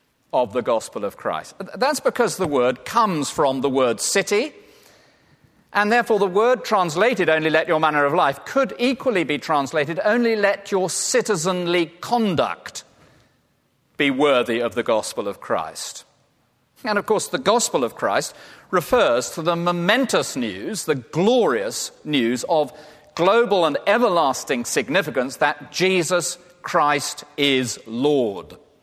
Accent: England, United Kingdom; I'm English. You may have spotted that.

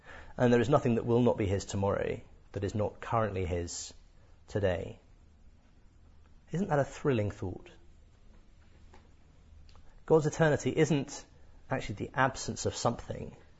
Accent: Cardiff, Wales, United Kingdom; born there; I was born in Cardiff

